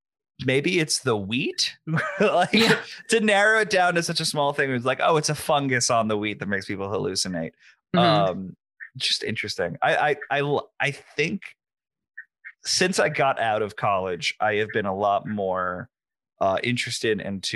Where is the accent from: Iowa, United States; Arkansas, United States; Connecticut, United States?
Connecticut, United States; the town I grew up in Connecticut was infested with vampires